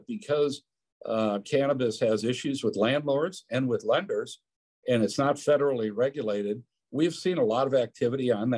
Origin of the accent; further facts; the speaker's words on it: Ireland; I'm Irish. I'm inherently optimistic, and I'm a developer.